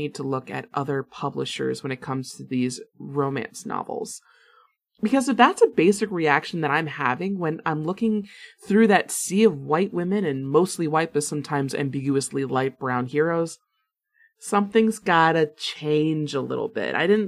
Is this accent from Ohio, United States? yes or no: no; Florida, United States; And this is probably because I was raised in Florida, but that's such a special view to me.